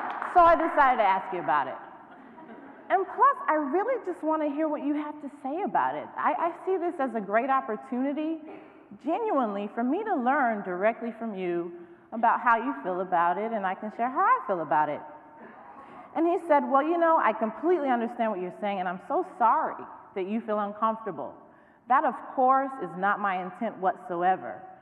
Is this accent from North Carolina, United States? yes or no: yes; North Carolina, United States; I'm from North Carolina, and in North Carolina, there are some people to whom the Confederate flag is not just an image